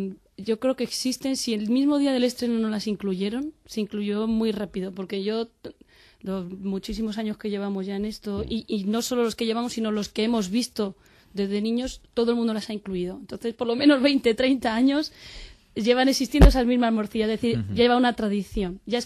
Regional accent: Madrid, Community of Madrid, Spain; lo que somos los madrileños, con mucho carácter, pero muy buenas personas

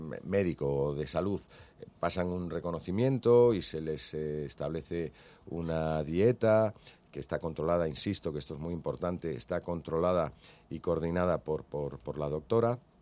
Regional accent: A Coruña, Galicia, Spain; junto al campo de mi tierra, de La Coruña

